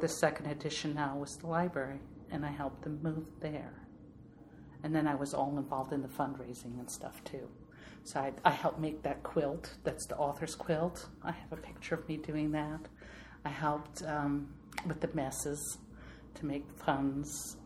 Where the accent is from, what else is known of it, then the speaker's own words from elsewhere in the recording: Curaçao; moved away as an adult; I was born and raised in Curaçao, Netherlands Antilles. There's no university on the island, so you have to go outside of the island to go to university.